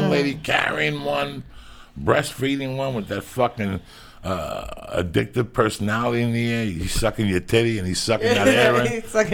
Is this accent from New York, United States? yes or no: yes; New York City, New York, United States; And I'm from New York City. I've killed some rats.